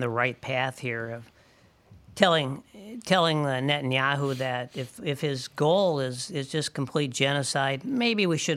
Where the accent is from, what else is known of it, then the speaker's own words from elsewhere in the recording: St. Paul, Minnesota, United States; You know, I grew up in St. Paul, but I wasn't, you know, far from Highland Park.